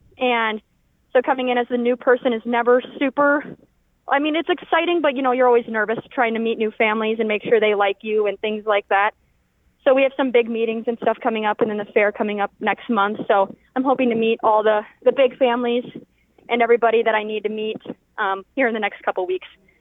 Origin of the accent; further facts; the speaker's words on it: Wabasha, Minnesota, United States; And I'm originally from the Minnesota River Valley down in Wabasha.